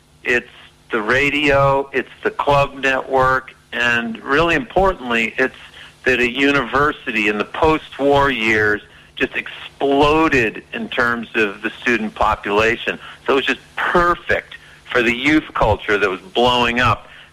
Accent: New Hampshire, United States; I was 11 years old, and I grew up in New Hampshire, and the rock station that we had was WBCN out of Boston

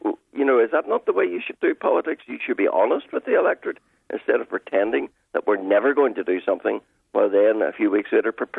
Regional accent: Ballymena, Northern Ireland, United Kingdom; No, I'm not. I'm from Ballymena.

